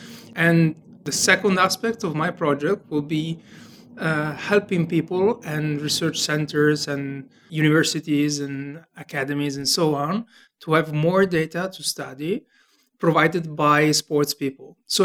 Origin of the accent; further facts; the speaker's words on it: Genoa, Liguria, Italy; English is a second language; And I'm from Genova, Italy, the northern west part of Italy.